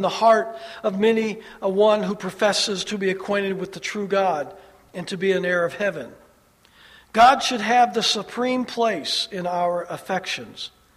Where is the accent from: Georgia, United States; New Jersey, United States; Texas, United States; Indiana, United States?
Indiana, United States; La Porte; our elementary school in my little town where I grew up in LaPorte, Indiana, Park School, which no longer exists, was the city champs both my fifth and sixth grade years.